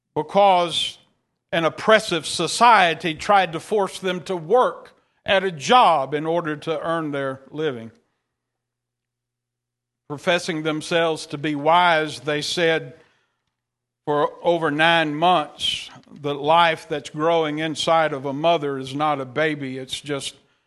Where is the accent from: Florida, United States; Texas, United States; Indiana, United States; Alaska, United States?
Texas, United States; I'm from East Texas, and I learned that at an early age.